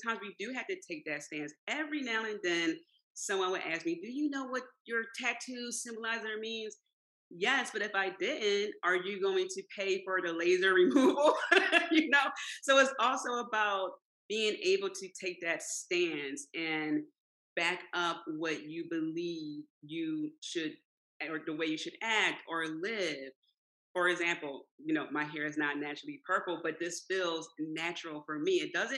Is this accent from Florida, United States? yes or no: no; Philadelphia, Pennsylvania, United States; For example, I grew up in South Philly, so it's very much just a few demographics of people.